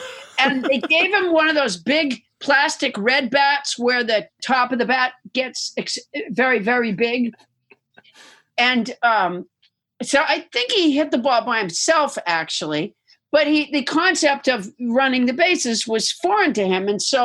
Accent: Massachusetts, United States; I'm from Massachusetts, and so I used to watch the Red Sox.

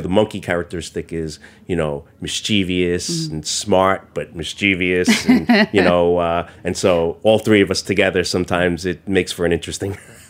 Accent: New York City, New York, United States; So Chinatown itself, I grew up on Mott Street. It's the Manhattan Chinatown.

